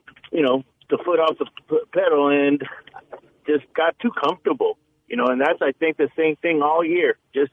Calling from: California, United States; I'm calling from the East Bay.

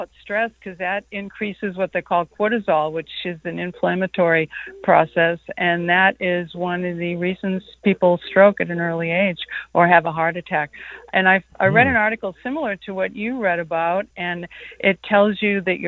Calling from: Maine, United States; I'm calling from Maine, which is blueberry capital of the world, so lots of flavonoids here.

